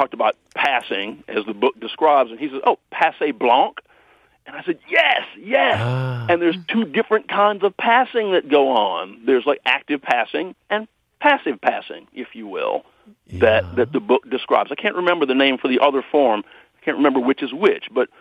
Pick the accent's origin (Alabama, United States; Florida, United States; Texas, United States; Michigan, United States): Alabama, United States; Mobile; now in Atlanta, United States; I grew up Creole in Mobile, Alabama, so it's also very personal in that way to me as well.